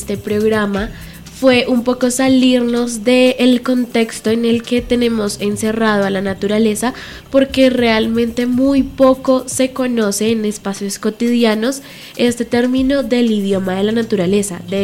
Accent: Colombia; Este evento lo traemos aquí al programa porque es muy, muy importante para nosotros como colombianos

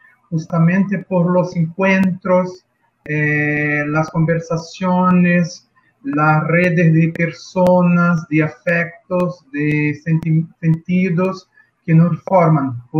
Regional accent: Rio de Janeiro, Brazil; Spanish is a second language; voy a hablar en mi español 1.0. Soy brasileño, bueno, hablo desde Río de Janeiro

